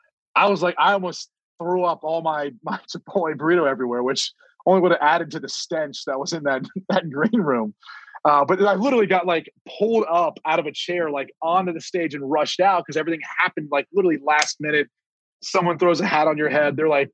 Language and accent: English; Columbus, Ohio, United States; I was from Columbus, Ohio, so made a lot of sense.